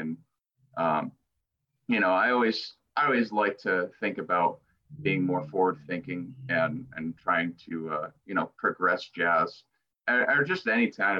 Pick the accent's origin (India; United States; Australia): United States; Milford; I'm originally from Milford myself.